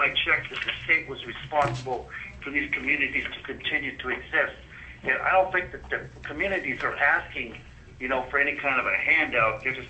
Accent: Old Harbor, Alaska, United States; now in Anchorage, United States; I reside in Anchorage now, but I was born and raised in Old Harbor, which is on Kodiak Island. Fished my entire life.

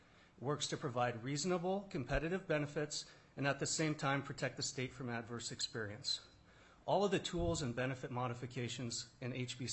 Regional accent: Alaska, United States; And on a quick personal note, I was born and raised in Alaska. I've thought very seriously about leaving.

